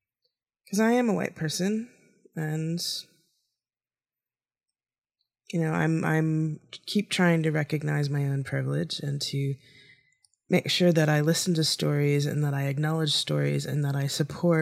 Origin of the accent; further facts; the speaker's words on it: New Hampshire, United States; You know, I grew up with a certain amount of racism. I grew up in New Hampshire. I grew up with a certain amount of learned racism.